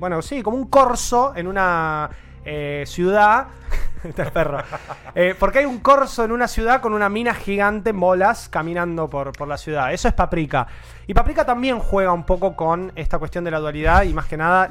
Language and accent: Spanish; Argentina; Me encanta ser argentino, me encanta poder estudiar y leer y escuchar y entender el idioma, pero me encanta mi país